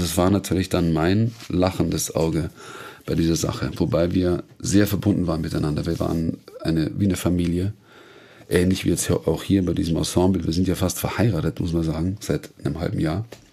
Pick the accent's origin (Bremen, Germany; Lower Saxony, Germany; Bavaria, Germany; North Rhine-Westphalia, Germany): Bavaria, Germany; Munich; meine Heimatstadt München.